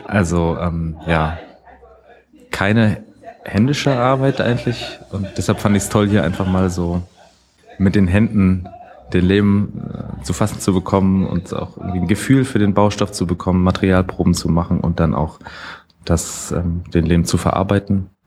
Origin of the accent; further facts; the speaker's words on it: Lübeck, Schleswig-Holstein, Germany; now in Leipzig, Germany; Ich komme eigentlich von der Ostsee, also aus Lübeck. Bin jetzt seit fast 12 Jahren in Leipzig und werde auch ein bisschen länger noch in Mitteldeutschland bleiben wahrscheinlich.